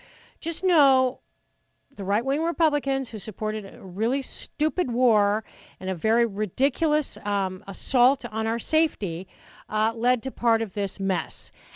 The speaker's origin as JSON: {"language": "English", "town": "Nunn", "region": "Colorado", "country": "United States", "tie": "born or raised there", "also_born_or_lived": "Greeley", "said": "And since I grew up in Nunn, Colorado, and lived in Greeley, and have, you know, been back and forth in the state doing talk radio"}